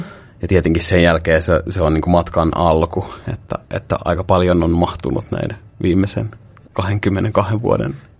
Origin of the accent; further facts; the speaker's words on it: Lahti, Päijät-Häme, Finland; also born or lived in Pori; mä oon alun perin Lahdesta kotoisin. Oon kyllä syntynyt Porissa, mutta jo ihan muutaman vuoden ikäisenä muutettiin Lahteen. Ja siellä on lapsuuteni viettänyt.